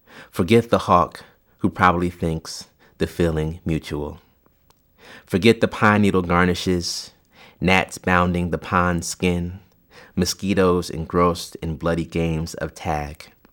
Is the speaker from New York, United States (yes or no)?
no; New Jersey, United States; Like I said, I'm from New Jersey, and there's the beginnings of gentrification in Newark, I guess, has started over the last couple of years.